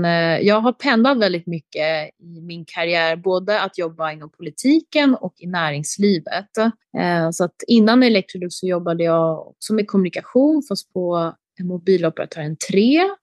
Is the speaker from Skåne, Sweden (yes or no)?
no; Stockholm, Stockholm County, Sweden; jag är ju uppvuxen i Sverige och i Stockholm och jag pratar ju svenska mycket bättre än vad jag pratar albanska eller till och med engelska också. Så att, det är ju här jag har min bas